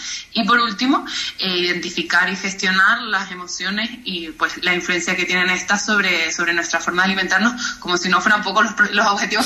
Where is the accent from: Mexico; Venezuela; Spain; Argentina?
Spain; La Oliva, Canary Islands; somos de La Oliva, las dos fuimos al Instituto de La Oliva